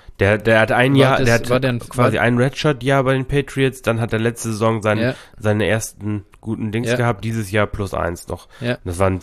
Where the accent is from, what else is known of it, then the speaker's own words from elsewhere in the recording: Lower Saxony, Germany; Ich komme aus Friesland